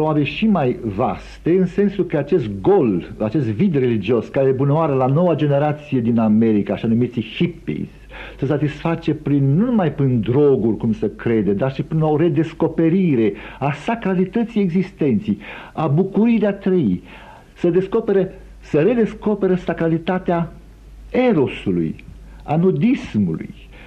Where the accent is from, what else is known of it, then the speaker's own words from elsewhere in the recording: Romania; mă pasionează și ca român, dar și ca istoric al religiilor.